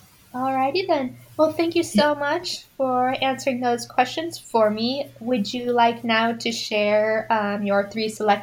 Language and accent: English; Oregon, United States; I'm not originally from the Midwest, and I'm originally from Oregon, but again, also in Southern Oregon, like biggest spider you have to worry about are the Black Widows.